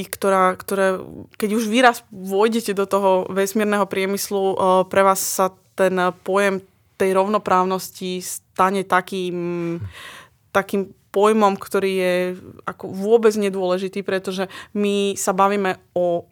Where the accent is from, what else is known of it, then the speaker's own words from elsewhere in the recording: central Slovakia, Slovakia; ja, ktorá som tuto zo stredného Slovenska, študovala som jazyky, tlmočníctvo